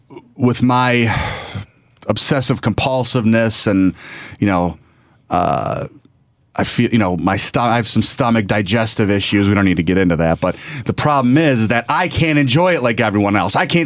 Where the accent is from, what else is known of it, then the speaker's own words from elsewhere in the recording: Detroit, Michigan, United States; I mean, I was a kid from the East Side.